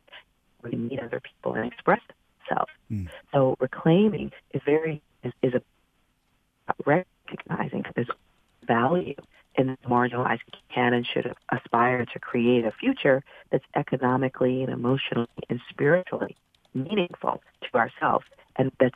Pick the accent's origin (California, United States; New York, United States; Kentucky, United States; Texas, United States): New York, United States; Bronx; So I'm from the South Bronx, and it was historically, you know, Latino, Black community